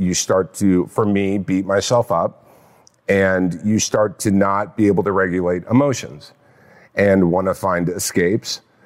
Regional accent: California, United States; Orange County.

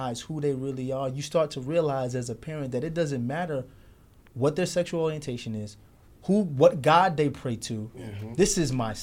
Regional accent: Brooklyn, New York, United States; especially from where we came from, because we grew up in Brooklyn during the 90s, where homosexuality was like, you couldn't even

